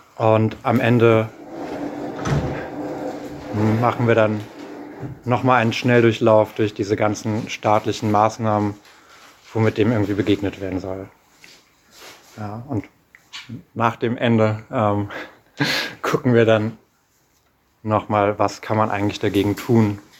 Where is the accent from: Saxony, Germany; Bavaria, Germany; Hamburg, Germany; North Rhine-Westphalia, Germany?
Hamburg, Germany; Ich komme aus Hamburg